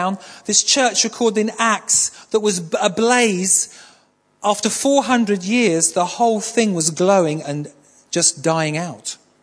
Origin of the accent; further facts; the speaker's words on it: Manchester, North West England, United Kingdom; When I became a Christian, late 70s, I grew up in Manchester. So I went to home in Manchester and found a Pentecostal church there.